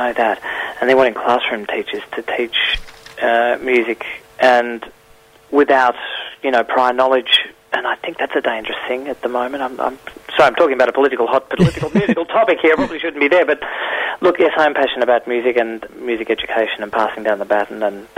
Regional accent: Ballarat, Victoria, Australia; I grew up in Ballarat, and so there was always kind of soirees happening at our place.

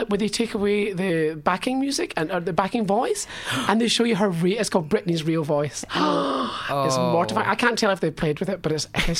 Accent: Scotland, United Kingdom; accent: Scottish; I'm sorry, I'm just saying that my Scottish accent.

